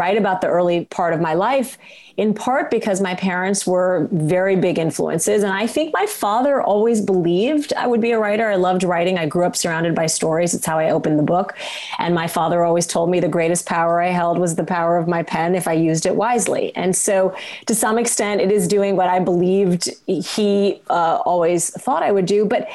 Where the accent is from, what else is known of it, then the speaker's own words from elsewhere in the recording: Kalamazoo, Michigan, United States; born there; I was born in Kalamazoo, Michigan. That's a long story, but they did end up in Kalamazoo. They were both academics. And we ended up in Kalamazoo, Michigan.